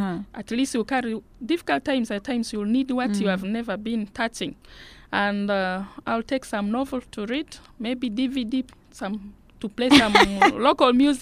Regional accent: West Nile, Uganda; English is a second language; As I said, I'm from Uganda, from West Nile. I'm a Lutbara.

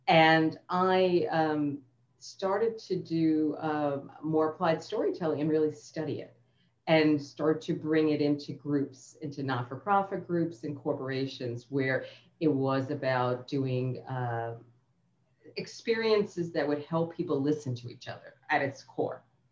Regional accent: Queens, New York, United States; We all want to be from New York City, Manhattan. We grew up in Queens, but there were learnings there.

